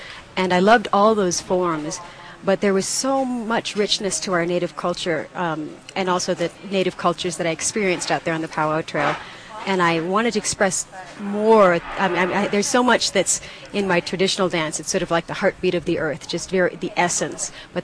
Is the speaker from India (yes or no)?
no; England, United Kingdom; born there; I was actually born in England because my mom was backpacking around in the 60s, and that was the place to have a baby for free.